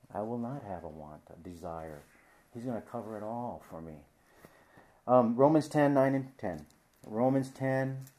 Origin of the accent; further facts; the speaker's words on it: Hawaii, United States; Because I was raised in Hawaii, I have certain ways of understanding English, right? Because I was raised with pidgin English.